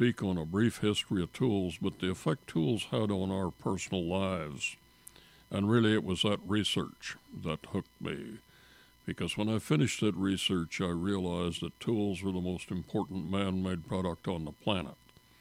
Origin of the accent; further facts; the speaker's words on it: Nebraska, United States; I was born and raised in Nebraska, and I was five in 1932 when the storms first hit us, and I was 10 when they quit blowing.